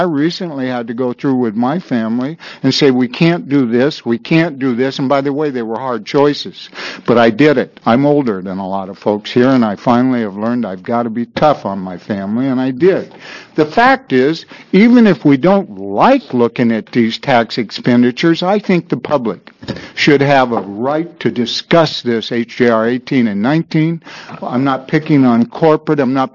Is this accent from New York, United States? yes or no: no; Oregon City, Oregon, United States; I'm from Oregon City, Molalla, Estacada area. The fact of the matter is, I'm not from Portland, and I'm not from Beaverton